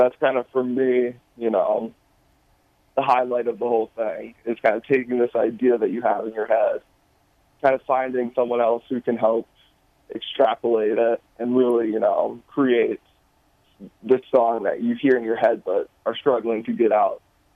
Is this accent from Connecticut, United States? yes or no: no; South Stafford, Virginia, United States; I grew up right in South Stafford, went to Stafford High School. So, you know, I kind of spent the first 18 years of my life in the area